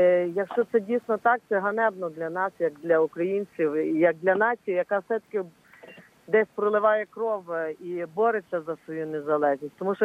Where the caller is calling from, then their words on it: Lviv, Lviv Oblast, Ukraine; Слава Ісусу Христу, зі Львова